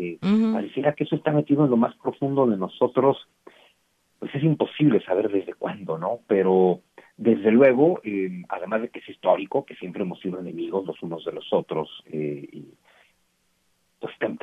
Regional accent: Mexico; Este hermoso México mestizo que somos, ¿no?

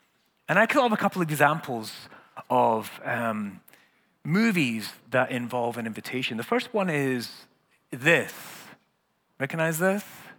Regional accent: Scotland, United Kingdom; And I'm Scottish, so there's no way I'm going to pay for it.

